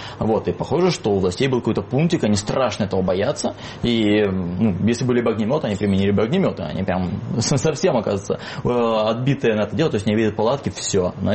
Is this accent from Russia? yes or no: yes; Khabarovsk, Khabarovsk Krai, Russia; я не только и был в Хабаровске, я и рос в Хабаровске, 30 лет своей жизни прожил там